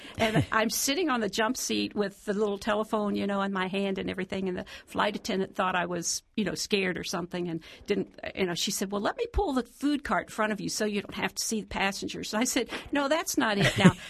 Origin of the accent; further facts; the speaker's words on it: Ohio, United States; Yes. I come from Vinton County. I know what poor and talking funny is.